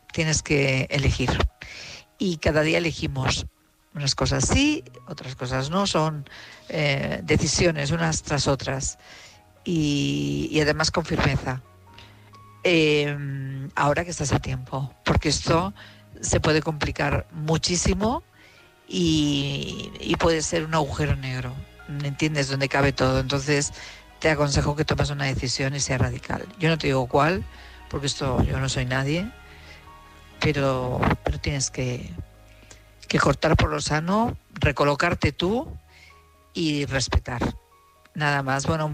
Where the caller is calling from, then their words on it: Madrid, Community of Madrid, Spain; de Madrid.